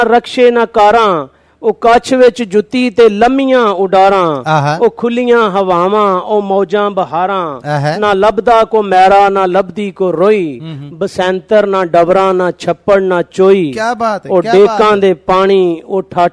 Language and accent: Punjabi; Zafarwal, Punjab, Pakistan; ਮੈਂ ਖੁਦ ਜ਼ਫਰਵਾਲ ਤੋਂ ਬਿਲੋਂਗ ਕਰਨਾ